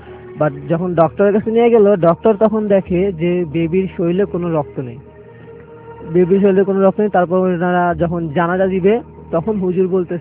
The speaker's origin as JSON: {"language": "Bangla", "town": "Dhaka", "region": "Dhaka Division", "country": "Bangladesh", "tie": "born or raised there", "said": "2003 সালে আমি তখন ক্লাস 3-তে পড়ি। তো আমরা থাকতাম ধানমন্ডি, ওইখান থেকে আমরা জিগাতলা ট্রান্সফার করি আর কি, জিগাতলা যাই।"}